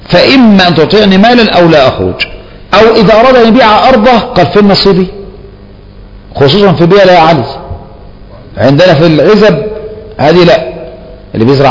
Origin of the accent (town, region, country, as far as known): Egypt